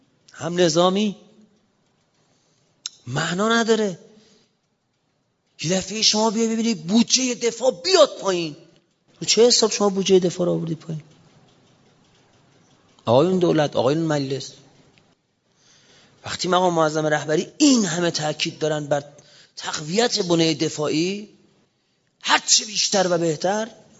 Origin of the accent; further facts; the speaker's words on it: Iran; من به عنوان یک ایرانی، یک نفر از آحاد این ملت ایران،